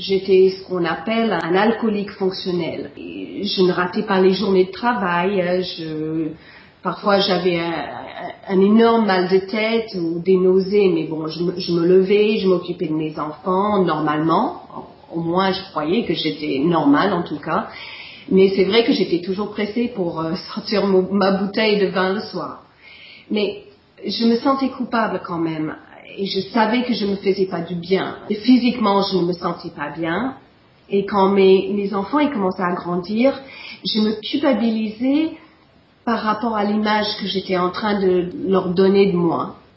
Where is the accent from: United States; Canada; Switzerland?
United States; French is a second language; now in France; j'avais toujours eu envie de vivre en France, je suis des États-Unis.